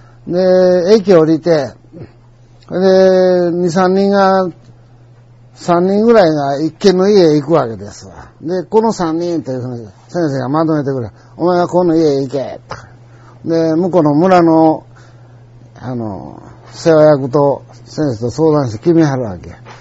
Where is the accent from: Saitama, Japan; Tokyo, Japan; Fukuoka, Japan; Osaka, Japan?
Osaka, Japan; まあ私は大阪の人。